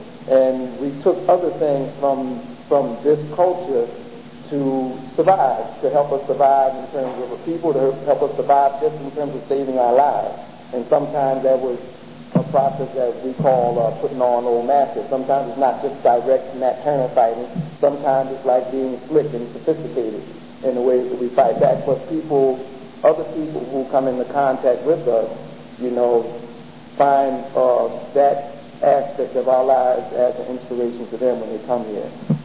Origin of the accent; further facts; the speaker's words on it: New Jersey, United States; New York, New Jersey, because I'm basically from New Jersey.